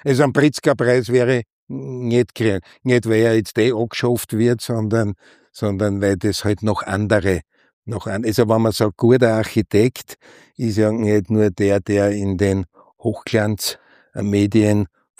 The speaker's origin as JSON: {"language": "German", "region": "Vienna", "country": "Austria", "tie": "born or raised there", "said": "im 20. Bezirk, wo ich aufgewachsen bin"}